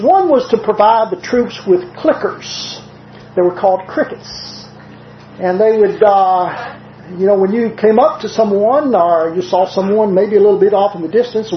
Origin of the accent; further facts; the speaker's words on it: the South, United States; accent: southern; now in New Jersey, United States; though I've been living in New Jersey 28 years, I'm not offended by it. I just can't seem to shake my southern accent completely.